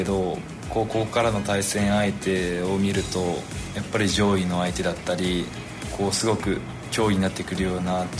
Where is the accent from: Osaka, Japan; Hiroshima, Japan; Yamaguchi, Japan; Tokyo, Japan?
Yamaguchi, Japan; まあ、山口県出身ですし、